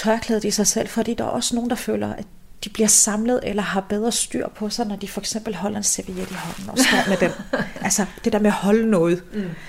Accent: Region of Southern Denmark, Denmark; jeg er dansker, jeg er sønderjyd, jeg har arabiske aner, palæstinenser oprindelse. Jeg er bare mig. Nu bor jeg jo i Midtjylland

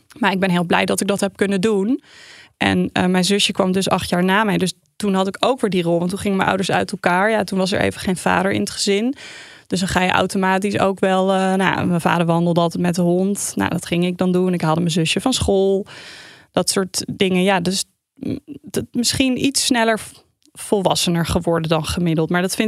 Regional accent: Heerenveen, Friesland, Netherlands; ja, ik ben in Friesland opgegroeid in Heerenveen. Ik ben niet daar geboren. Ik ben in Zaandam geboren, maar dus wel altijd in Friesland opgegroeid.

